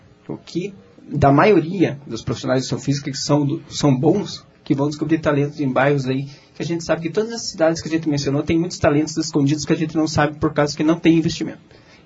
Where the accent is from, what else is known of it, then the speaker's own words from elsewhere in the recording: General Carneiro, Paraná, Brazil; also born or lived in Porto União; Eu nasci em Porto União, mas eu me criei em General, trabalhei em União, trabalhei em Bituruna